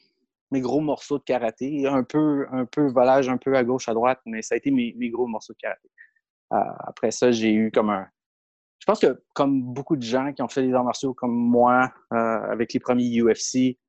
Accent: Montreal, Quebec, Canada; born there; Je suis né à Montréal, mais j'ai commencé les arts martiaux dans la région d'Ottawa Hall.

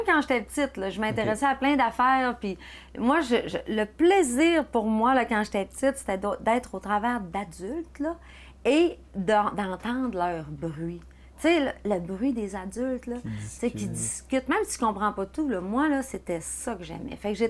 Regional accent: Girardville, Quebec, Canada; Moi, je m'inventais un monde là, chez nous à Girardville.

